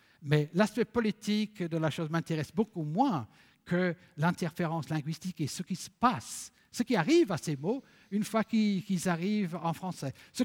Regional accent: England, United Kingdom; French is a second language; Chez nous, en Angleterre, la distinction sociale se fait surtout, je le disais, au moyen de l'accent.

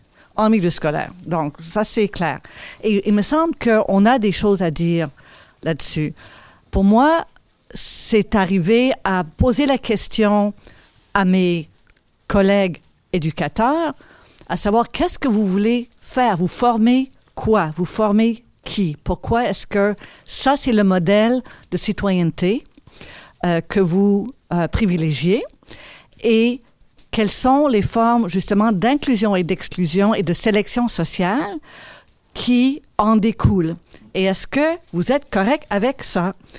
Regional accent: Ontario, Canada; moi, je travaille beaucoup avec le système scolaire, francophone en l'occurrence, qui est divisé chez nous en Ontario

